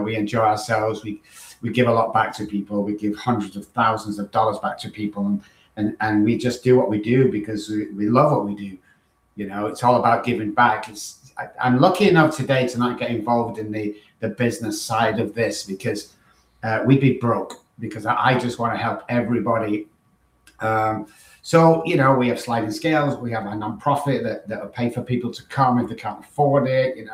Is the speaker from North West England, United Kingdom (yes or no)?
yes; Manchester, North West England, United Kingdom; moved away as an adult; now in San Antonio, United States; over in San Antonio, Texas. As you can tell by my accent, I'm from East Texas. No, I'm joking. Manchester, England. I've been in America for 20 years now.